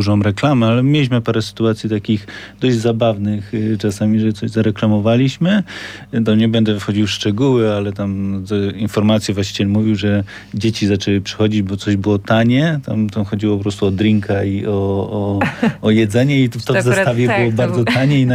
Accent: Kraków, Lesser Poland, Poland; jako ja Krakus

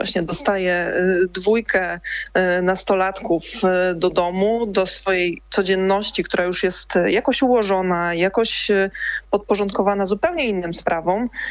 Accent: Dzierżoniów, Lower Silesian Voivodeship, Poland; Tak, ja jestem z Dolnego Śląska, z Dzierżoniowa. To tutaj mamy blisko granicę z Niemcami

